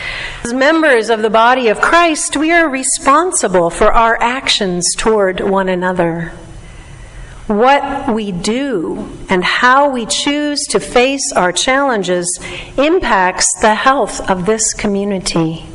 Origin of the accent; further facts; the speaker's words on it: Vista, California, United States; when I go home to my hometown of Vista, where I grew up